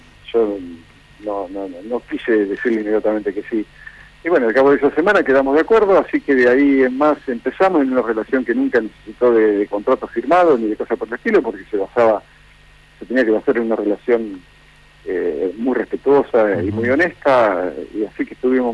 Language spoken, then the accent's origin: Spanish; Lincoln, Buenos Aires Province, Argentina; moved away as an adult; yo me fui a Europa desde Lincoln, que es mi ciudad de origen, en la provincia de Buenos Aires, recién casado, con mi esposa que era jugadora de tenis, sin conocer a nadie y sin billete de vuelta, porque como yo vivía muy bien en Lincoln